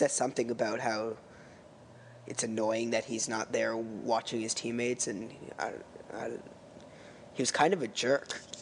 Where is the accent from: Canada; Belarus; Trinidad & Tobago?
Canada; Toronto, Ontario; from Toronto, Ontario.